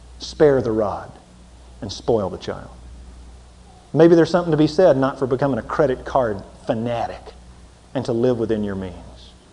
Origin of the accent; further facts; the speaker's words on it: Beaumont, Texas, United States; born there; Sure, I'm a Christian. I was born in Beaumont.